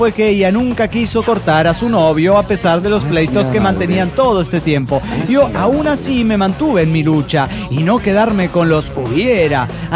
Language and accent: Spanish; Querétaro, Mexico; de Querétaro, México.